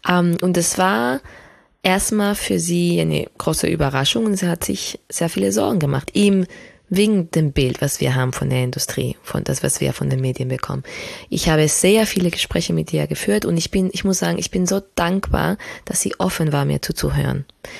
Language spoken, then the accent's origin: German; Spain; Genau, ich bin ja in Spanien aufgewachsen, was 87 ein ziemlich konservatives Land noch war.